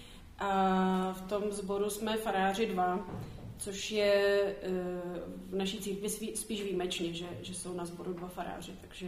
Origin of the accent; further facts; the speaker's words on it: Prague, Czechia; Já jsem vyrostla v Praze a po střední škole jsem začala studovat medicínu.